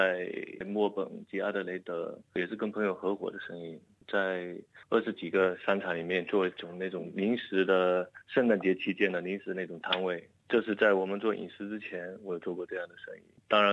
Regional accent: China

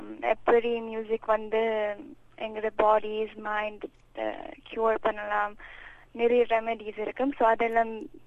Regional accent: Canada; நான் இங்க தான் பிறந்தேன். So I was born raised here.

